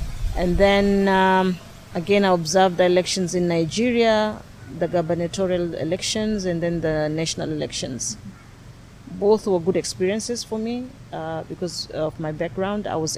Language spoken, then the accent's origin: English; Mombasa, Mombasa County, Kenya; also born or lived in Toronto, Canada; came back to the country in 1996 to my hometown Mombasa. I was born and bred and schooled in Mombasa in the lower primary and high school. After graduation, I worked in Nairobi for about a year